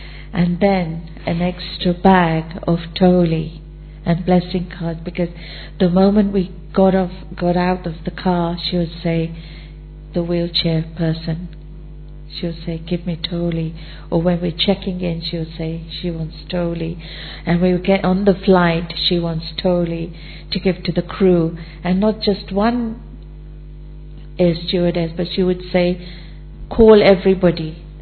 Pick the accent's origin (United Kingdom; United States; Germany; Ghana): United Kingdom; London; And I was one of them. I was from West London.